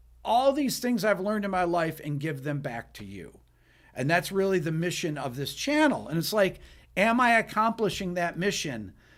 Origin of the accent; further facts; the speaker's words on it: Fairport, New York, United States; growing up in the Fairport school systems, but then being able to go to Ithaca College, get my undergrad in classical bass, my master's at New England Conservatory in jazz guitar